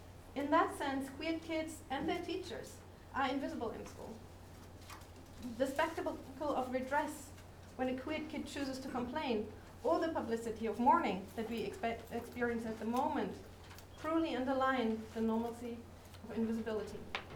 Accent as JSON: {"language": "English", "country": "Germany", "second_language": "English", "lives_now": "Sweden", "said": "I'm teaching and working in Sweden, but I come from Germany."}